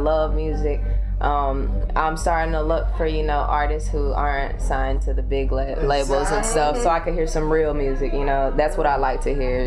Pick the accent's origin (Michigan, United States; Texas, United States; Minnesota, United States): Texas, United States; Dallas; I'm from Dallas, so I'll always be a Cowboys fan.